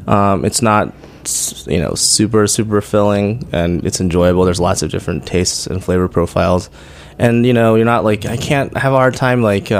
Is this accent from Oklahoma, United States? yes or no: yes; Oklahoma City, Oklahoma, United States; I grew up in Oklahoma City, okay. Which was, it's kind of weird, and I miss it, actually.